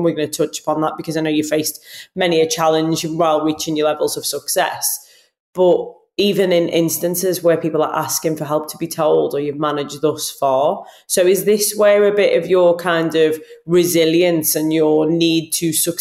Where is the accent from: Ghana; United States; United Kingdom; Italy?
United Kingdom; England; I'm English. I speak one language. I studied French and I studied Spanish.